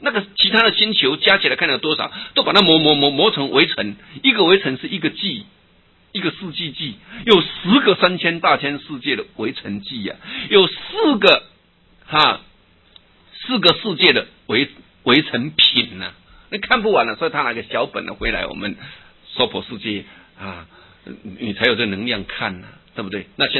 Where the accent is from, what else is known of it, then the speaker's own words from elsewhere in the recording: Taiwan; 我们台湾话叫小卡层